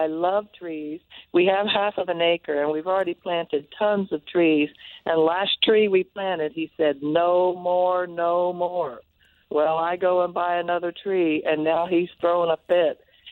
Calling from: Norman, Oklahoma, United States; I'm fine, and I'm calling from Norman, Oklahoma.

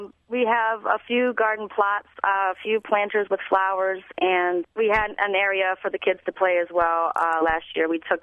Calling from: Philadelphia, Pennsylvania, United States; I'm calling from North Philadelphia, so I'm in a very urban area

